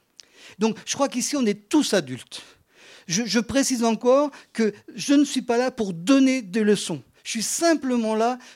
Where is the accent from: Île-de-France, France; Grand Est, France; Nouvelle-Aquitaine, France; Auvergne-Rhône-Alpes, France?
Grand Est, France; Strasbourg; moi je viens de Strasbourg